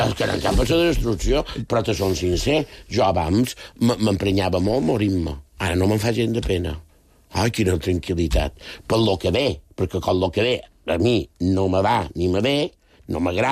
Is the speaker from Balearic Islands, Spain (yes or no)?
yes; Balearic Islands, Spain; accent: Mallorcan; El mallorquí m'agrada xerrar-lo el millor possible.